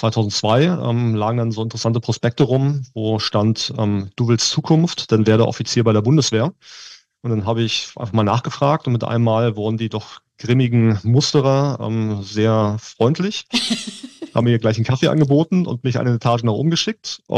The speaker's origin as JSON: {"language": "German", "region": "Berlin", "country": "Germany", "tie": "born there", "said": "Also gefühlt Mitte 30. Ja, ich bin gebürtiger Berliner, bin aber relativ viel auch schon in Deutschland rumgekommen."}